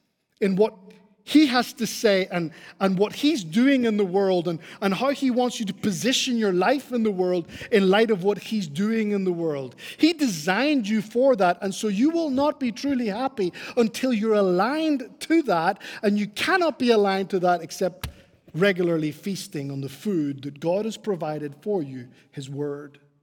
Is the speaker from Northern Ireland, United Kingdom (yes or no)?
yes; Northern Ireland, United Kingdom; I come from Northern Ireland, and we lived in the countryside way back, and around us were lots of fields, and Irish fields are full of grass